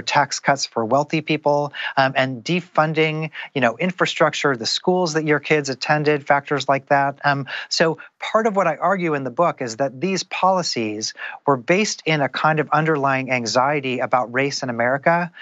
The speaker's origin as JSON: {"language": "English", "town": "Kansas City", "region": "Missouri", "country": "United States", "tie": "born or raised there", "lives_now": "Tennessee, United States", "said": "I'm somebody who's from the Midwest. I grew up in Kansas City. I live in Tennessee."}